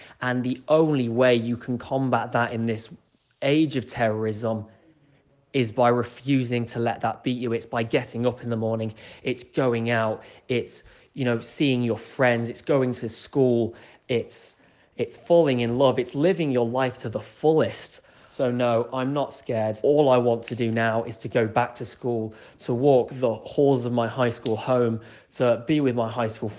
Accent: Coventry, West Midlands, United Kingdom; now in Parkland, United States; I'm from England originally, from Coventry, and I go to school at Marjory Stoneman Douglas High School here in Parkland, Florida.

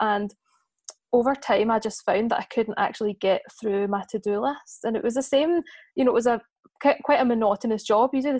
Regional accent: Glasgow, Scotland, United Kingdom; now in Birmingham, United Kingdom; I'm from Glasgow originally, but I've lived in Birmingham since 2016.

